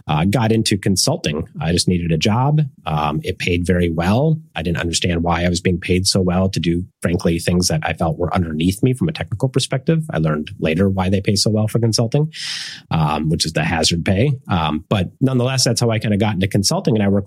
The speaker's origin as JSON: {"language": "English", "region": "Minnesota", "country": "United States", "tie": "born or raised there", "moved": "as an adult", "lives_now": "California, United States", "said": "I grew up in Minnesota, so I moved to California when I was about 22"}